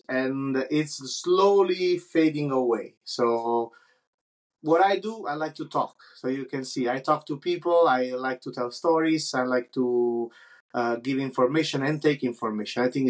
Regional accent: Naples, Campania, Italy; also born or lived in Caserta; I was born in Naples. I was born in Naples because all my family's from Naples. And because my family bought a piece of land in Caserta, more on the countryside, I grew up between the two cities, Naples and Caserta.

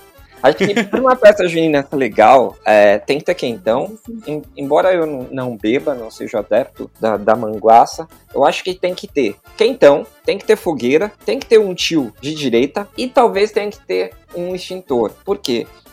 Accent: Brazil; E óbvio, como brasileiro, né, você sabe, né, a gente é um povo diferenciado.

